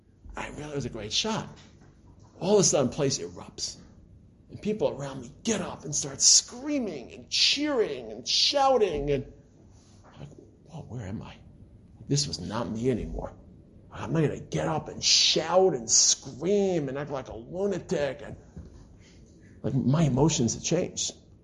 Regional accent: Detroit, Michigan, United States; I know what it is. I'm from Detroit.

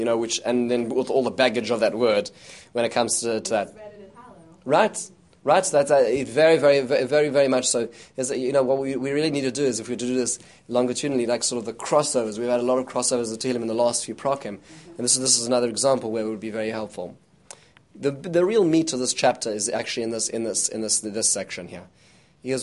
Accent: South Africa; we grew up with dogs in South Africa

